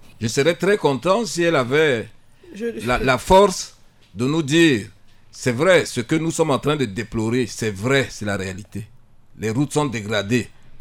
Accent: Central African Republic; Je suis centrafricain.

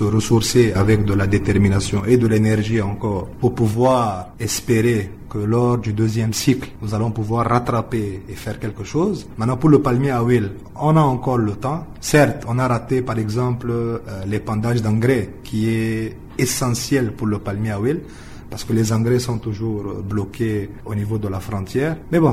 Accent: Central African Republic; Vous savez que chez nous, en Centrafrique, on perd chaque année minimum 9 à 10 000 tonnes de mangue

